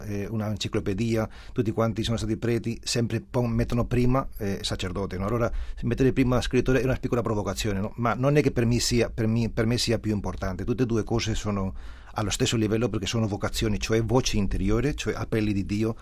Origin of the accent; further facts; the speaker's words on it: Madrid, Community of Madrid, Spain; Italian is a second language; molto conosciuto in Spagna, è stato tradotto in tantissime lingue e ha avuto un'importanza grande nel mio paese